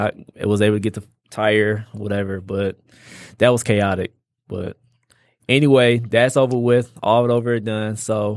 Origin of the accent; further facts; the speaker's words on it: Detroit, Michigan, United States; Especially, we grew up in Detroit. You know, it's some people be dead or in jail by 25.